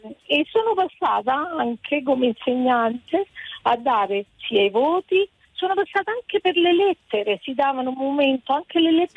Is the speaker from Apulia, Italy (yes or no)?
yes; Foggia, Apulia, Italy; sono di Foggia